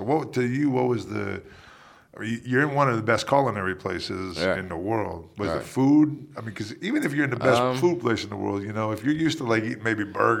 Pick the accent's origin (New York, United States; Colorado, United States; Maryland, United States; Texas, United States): New York, United States; Rochester; It's just like people here, like if I say I'm from Rochester, New York, they're like, oh, New York City?